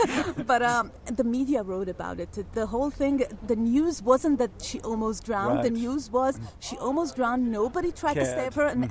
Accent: Tel Aviv, Tel Aviv District, Israel; I'm from Tel Aviv, Israel

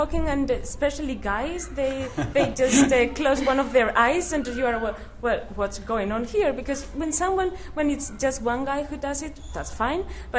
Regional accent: Spain; I come from Spain

